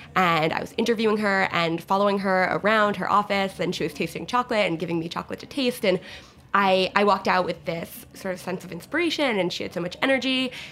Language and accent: English; New York, United States; because I go to school in Chicago and I live in New York. Well, I'm from New York.